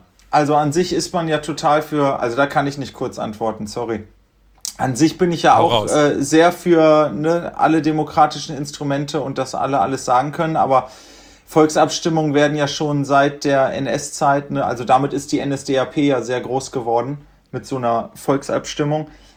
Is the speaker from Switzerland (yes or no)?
no; Göttingen, Lower Saxony, Germany; now in Berlin, Germany; Aber in Göttingen, wir kommen ja aus Göttingen, weil eine hochpolitische Stadt, da waren ständig Demos.